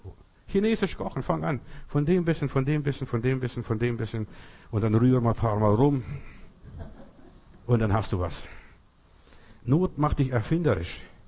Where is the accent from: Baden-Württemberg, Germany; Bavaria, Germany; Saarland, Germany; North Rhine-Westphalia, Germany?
Baden-Württemberg, Germany; Heilbronn; Da bei uns in Heilbronn, da gibt's die Burg Weinsberg.